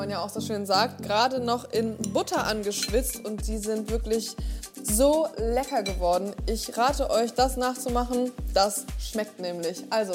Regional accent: Northern Germany, Germany; also born or lived in Black Forest; Ich bin nämlich im Schwarzwald geboren und im Norden aufgewachsen

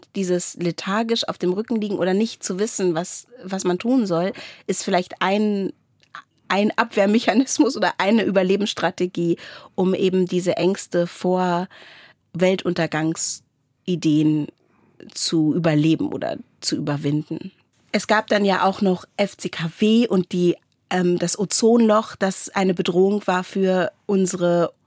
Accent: Lower Saxony, Germany; ich komme aus dem Wendland, ne?

